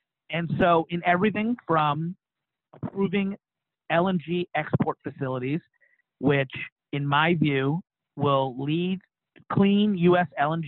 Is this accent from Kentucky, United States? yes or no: yes; Kentucky, United States; I was a Republican from Kentucky